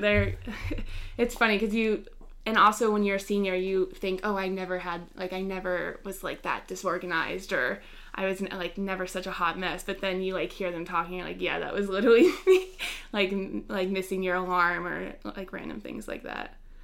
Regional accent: Maryland, United States; And I would say also I am from Maryland, so I knew I kind of wanted to do something different than what a lot of my friends were doing

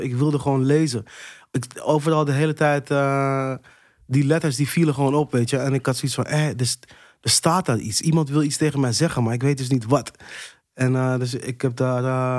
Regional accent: Amsterdam, North Holland, Netherlands; Toen ben ik naar Noord verhuisd met mijn moeder. Toen heb ik op de Montessori-school boven het IJ gezeten. Bij het grote winkelcentrum in Amsterdam-Noord.

